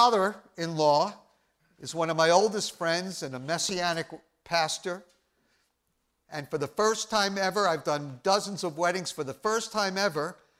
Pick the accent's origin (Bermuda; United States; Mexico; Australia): United States; Brooklyn, New York; I would elaborate on that, but I'm from Brooklyn.